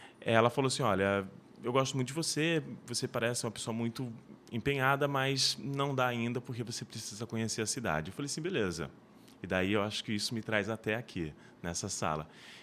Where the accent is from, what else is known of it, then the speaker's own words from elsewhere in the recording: São Paulo, Brazil; born there; also born or lived in Mato Grosso do Sul; Eu estava morando numa cidadezinha pequena lá no Mato Grosso do Sul e eu adorava rádio, porque eu já tinha participado de um projeto em São Paulo, onde eu nasci, numa escola técnica.